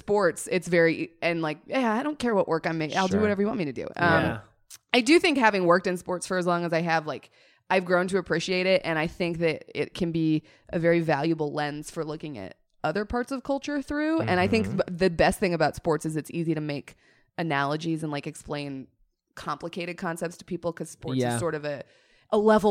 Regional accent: Colorado, United States; growing up in Colorado around Broncos culture is such a sports turnoff.

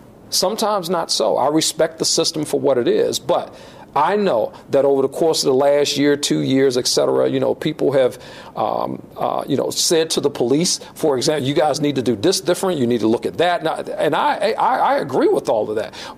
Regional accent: District of Columbia, United States; It frustrates me as a citizen of the District of Columbia when I see that happening in my hometown.

